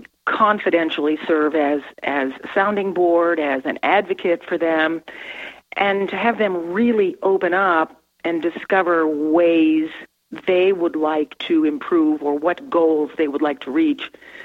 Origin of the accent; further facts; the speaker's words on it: Maine, United States; I was probably 8 or 9, growing up on the East Coast of Maine.